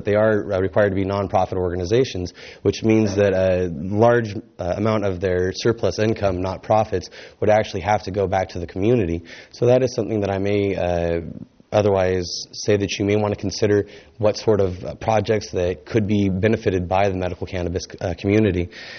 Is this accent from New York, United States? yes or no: no; Santa Barbara, California, United States; I'm actually from the Santa Barbara area. I currently live in Carpinteria